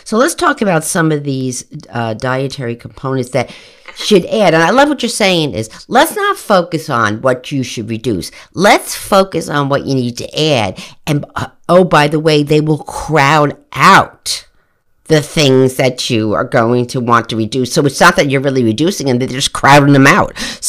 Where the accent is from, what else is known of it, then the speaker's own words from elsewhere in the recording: New Jersey, United States; growing up in New Jersey as an Italian, when we had steak for dinner